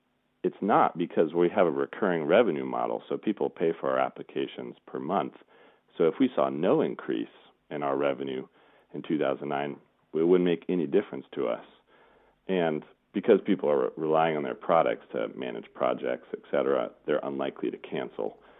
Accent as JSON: {"language": "English", "country": "United States", "moved": "as an adult", "lives_now": "United Kingdom", "said": "I'm American, but I've been living here for 8 years."}